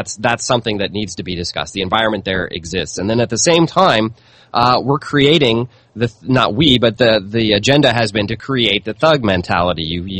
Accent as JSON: {"language": "English", "town": "St. Louis", "region": "Missouri", "country": "United States", "tie": "born or raised there", "said": "I live near St. Louis, and I grew up in St. Louis. So I have a lot of people that are friends of mine there that live in St. Louis still"}